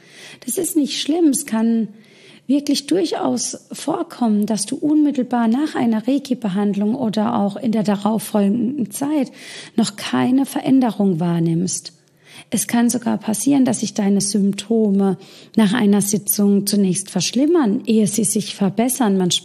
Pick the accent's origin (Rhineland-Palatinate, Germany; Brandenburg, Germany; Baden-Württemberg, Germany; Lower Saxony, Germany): Baden-Württemberg, Germany; Karlsruhe; Vor Ort findest du mich hier in meiner Heimat im wunderschönen Karlsruhe